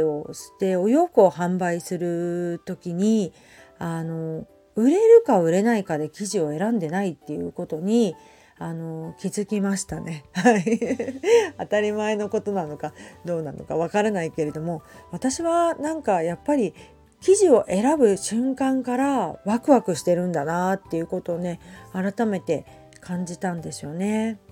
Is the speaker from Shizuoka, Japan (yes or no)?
yes; Hamamatsu, Shizuoka, Japan; 私のふるさと浜松は遠州織物といって、遠州っていうね町でね昔から織機があって、こう職人さんがいて繊維の町